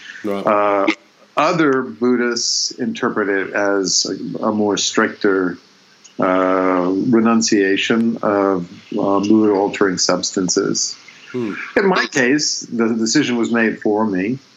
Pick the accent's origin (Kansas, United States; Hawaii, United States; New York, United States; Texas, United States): New York, United States; growing up in New York in the 70s was, pretty much it was all around, along with London, New York was pretty much the ground zero for punk rock as well as for rap.